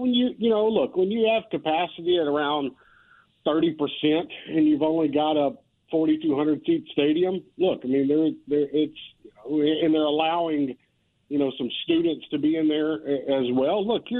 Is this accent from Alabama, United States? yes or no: yes; Mobile, Alabama, United States; I grew up and lived in Mobile, Alabama for 25 years of my life, and I know all about the cowbells